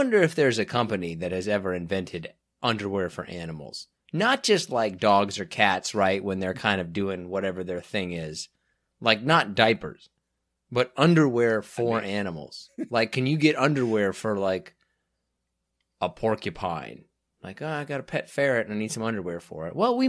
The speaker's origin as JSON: {"language": "English", "town": "Derby", "region": "Kansas", "country": "United States", "tie": "born or raised there", "said": "I was raised in Derby, Kansas, where you're essentially – look, and this is just how small places are."}